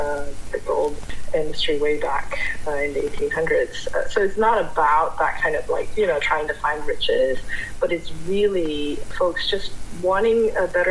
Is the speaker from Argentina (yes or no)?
no; Malaysia; moved away as an adult; now in San Francisco, United States; I come from Malaysia, which is also a very diverse country, and so when I came to the States, I actually first came for college, and I happened to have gone to the Midwest